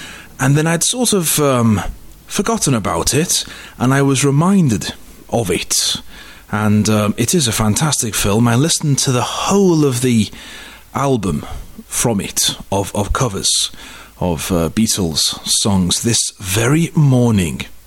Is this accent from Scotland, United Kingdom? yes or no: no; Liverpool, North West England, United Kingdom; I'm from Liverpool, so I'm no stranger to the place at all.